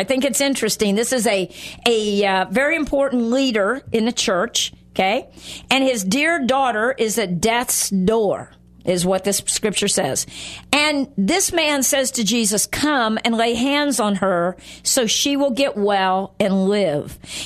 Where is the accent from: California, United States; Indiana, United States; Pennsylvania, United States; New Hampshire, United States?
Indiana, United States; also born or lived in Central America; The church I grew up in Indiana, and then actually as a missionary's child in Central America